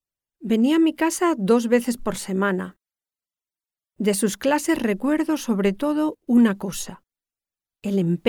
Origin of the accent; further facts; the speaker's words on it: Spain; Yo, muy orgullosa, le dije que no, que era española